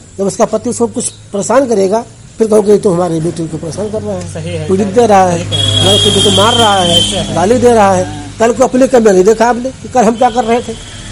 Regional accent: Basantpur, Uttar Pradesh, India

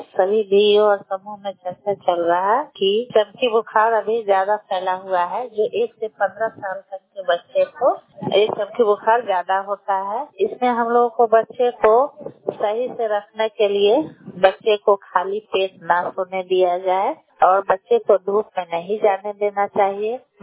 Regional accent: Bihar, India; मैं गुड़मिया पंचायत की निवासी हूँ। हम लोग जीविका से जुड़े हुए हैं, जीविका में सीएम पद पर काम करते हैं।

